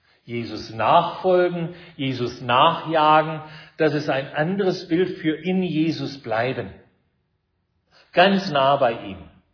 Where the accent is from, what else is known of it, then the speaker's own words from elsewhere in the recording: Salt Spring Island, British Columbia, Canada; drüben in meiner Heimat in Kanada auf Salt Spring Island